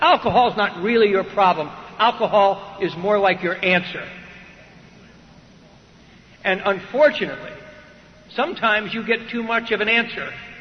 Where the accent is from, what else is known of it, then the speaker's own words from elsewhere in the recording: New Jersey, United States; I am Irish and I'm Catholic and I'm from New Jersey. Oh, that's right, we're on the East Coast.